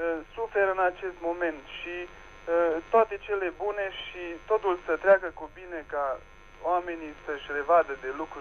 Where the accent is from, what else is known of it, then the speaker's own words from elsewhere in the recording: Romania; Sunt un outsider din România, aici, la Gheret Reed.